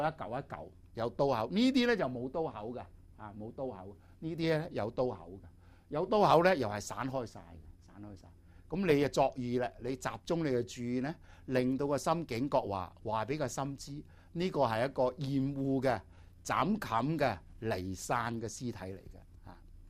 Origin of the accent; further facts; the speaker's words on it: Guangdong, China; 或者我哋廣東人咧俗稱叫咩？